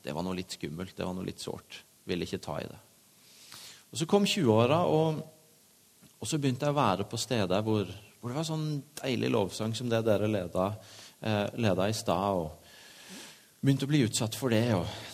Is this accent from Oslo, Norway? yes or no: no; Tvedestrand, Agder, Norway; Jeg vokste opp på bedehuset hjemme i Tvedestrand, veldig god og trygg kristen familie